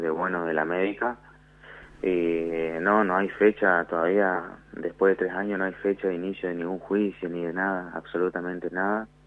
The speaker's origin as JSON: {"language": "Spanish", "town": "Coronel Du Graty", "region": "Chaco", "country": "Argentina", "said": "nosotros somos de Coronel Dugrati, esto pasó en Charata."}